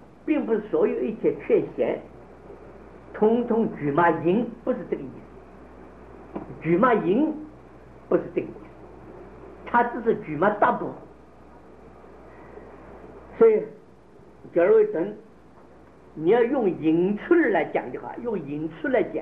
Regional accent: China; 这个地方我们内地人讲话很不讲逻辑，在这个地方好像我们中国人做什么事没有是非观念

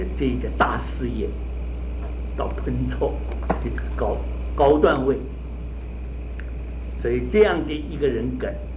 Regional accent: China; 我们中国人啊，传统的办法就讲伦理，推己及人啊，就是我们中国人这个地方的这一等

